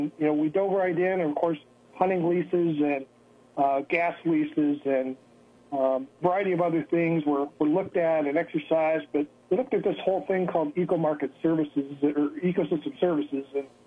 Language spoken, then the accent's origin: English; New York, United States; As I mentioned, I'm a New York State native. I was born in New York State in Niagara County and have resided in western New York my entire life, and other than being away at college.